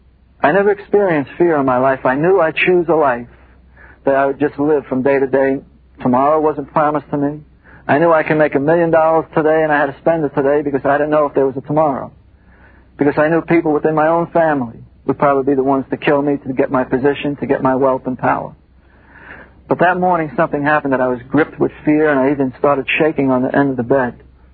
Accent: New York, United States; And when he saw me and heard my accent, he knew I was from New York

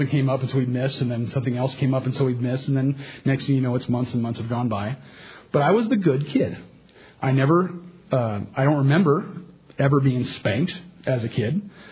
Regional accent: Sacramento, California, United States; I grew up in Sacramento, and in Sacramento, there's a lot of rice farmers, or there used to be at least, around the outskirts.

